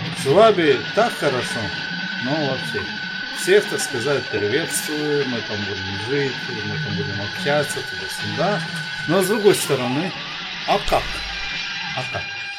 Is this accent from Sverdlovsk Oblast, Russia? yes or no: yes; Kamyshlov, Sverdlovsk Oblast, Russia; now in Tyumen, Russia; А я родом из города Камышлово, из Свердловской области.